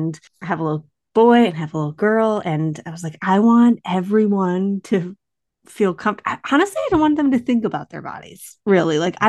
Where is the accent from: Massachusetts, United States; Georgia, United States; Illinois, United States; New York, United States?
New York, United States; we are both from Western New York, which is always a fun little connect.